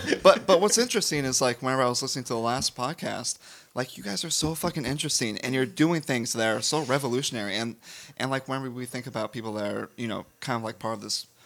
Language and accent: English; Newburgh, Indiana, United States; I am. I'm from Newburgh, Indiana.